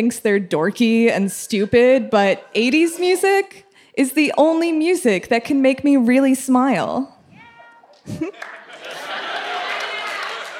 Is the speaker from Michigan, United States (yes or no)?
no; Roseville, California, United States; So I grew up in Roseville, California. Woo! Oh, hey. For those of you who don't know, it's a suburb of Sacramento.